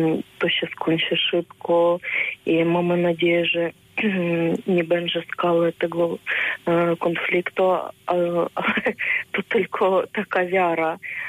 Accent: Ukraine; Jesteśmy z naszym narodem, z naszym krajem i wspieramy wszystkich.

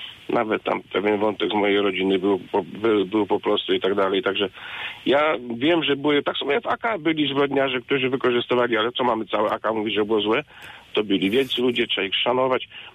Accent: Waksmund, Lesser Poland, Poland; wioska Waksmund w górach, skąd pochodzę, jest podzielona

